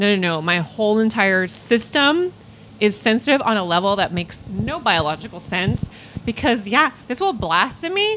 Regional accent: Modesto, California, United States; Modesto, if you got any Modesto Central Valley listeners, I'll be at August 18th at the State Theater. It's my hometown.

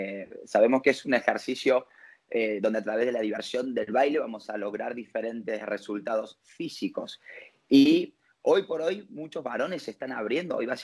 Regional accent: Villa Carlos Paz, Córdoba, Argentina; now in Rosario, Argentina; soy de Villa Carlos Paz, de la provincia de Córdoba. Hoy he residido en la ciudad de Rosario, provincia de Santa Fe.

